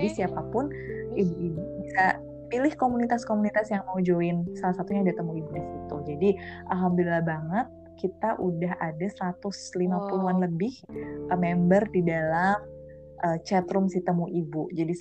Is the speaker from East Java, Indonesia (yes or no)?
no; Purwokerto, Central Java, Indonesia; terus habis itu dari Purwokerto, dari kampung aku sendiri